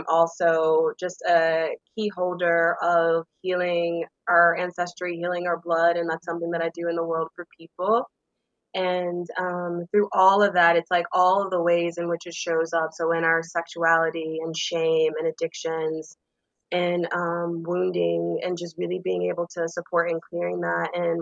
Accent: the South, United States; Like I was born and raised in the South, Black family, very heavily steeped in religion, Southern religion, Baptist religion.

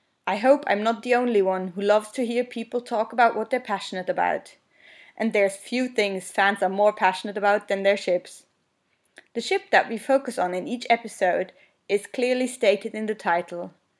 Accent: Switzerland; first language Swiss German; English is a second language; My native language is Swiss German, in case you were wondering

